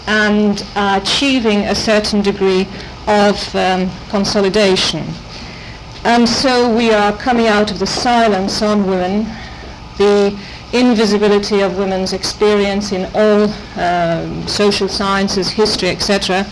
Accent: Ireland; moved away as an adult; now in Barcelona, Spain; I'm actually Irish, but I'm Catalan by now, as I have been living there for 18 years.

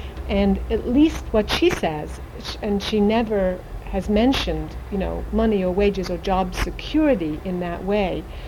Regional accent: Cardiff, Wales, United Kingdom; I grew up in Cardiff, which is a coal mining port in South Wales

